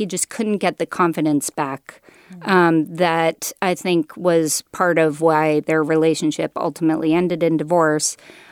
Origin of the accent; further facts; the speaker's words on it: Philadelphia, Pennsylvania, United States; born there; I started in Philadelphia, but my dad was a Sears store manager. Started in the appliance department of Sears, worked his way up to be a manager, and we moved with his job to different places.